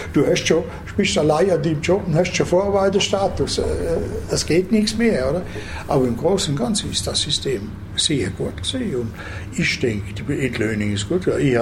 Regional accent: Germany; Wobei es für mich als Deutsche, muss ich sagen, am Anfang ist es nicht ganz einfach gewesen

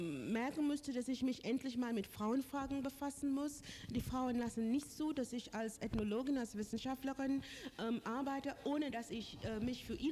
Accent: Mombasa, Mombasa County, Kenya; moved away as an adult; also born or lived in Mahé, Seychelles; now in Germany; ich komme aus Seychellen, aus Mahé. Ab meinem 7. Lebensjahr bin ich nach Mombasa gegangen und dort bin ich aufgewachsen. Mit 23 bin ich nach Deutschland gekommen, 1965. Und bis jetzt lebe ich überwiegend in Deutschland.

